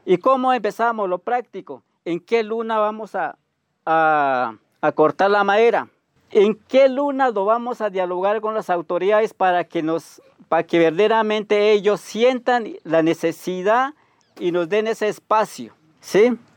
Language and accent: Spanish; Cauca, Colombia; Soy de Resguardo Tacueyo.